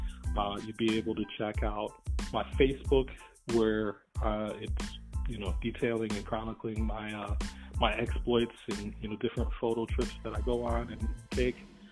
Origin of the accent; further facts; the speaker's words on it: Rochester, New York, United States; now in Syracuse, United States; I was born and raised there, and I actually just moved to the Syracuse, New York region just about 3 years ago. So far, growing up in Rochester